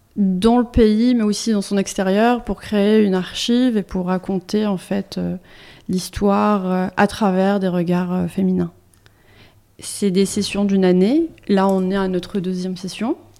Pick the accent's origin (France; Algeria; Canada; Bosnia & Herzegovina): Algeria; je suis algérienne